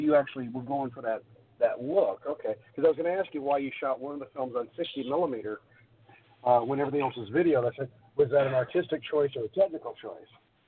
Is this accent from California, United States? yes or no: yes; California, United States; Talking about egos, I grew up actually near Hollywood